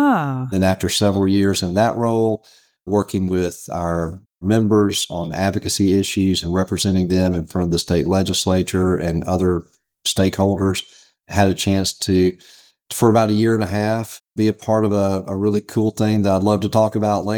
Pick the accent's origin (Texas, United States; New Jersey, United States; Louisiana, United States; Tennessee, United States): Tennessee, United States; Memphis; You know, I grew up in Memphis, Tennessee. All my family is from Mississippi Delta. That's where my parents' roots were from, the Mississippi Delta.